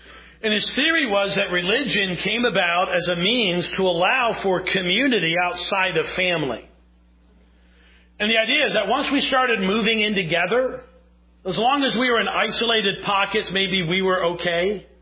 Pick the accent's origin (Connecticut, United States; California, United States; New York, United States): Connecticut, United States; now in Virginia, United States; When I moved to Virginia from Connecticut, I got called the N-word. Because I was from the dreaded North.